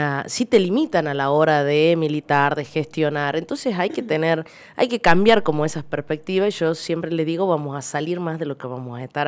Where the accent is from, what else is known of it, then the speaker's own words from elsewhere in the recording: Monteros, Tucumán, Argentina; Yo vengo del interior, soy de Monteros